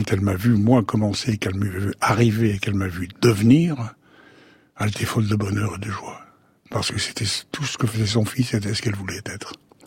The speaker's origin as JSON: {"language": "French", "town": "Sceaux", "region": "Île-de-France", "country": "France", "tie": "born there", "said": "Ils m'ont fait. Je suis né à Sceaux, en 1935."}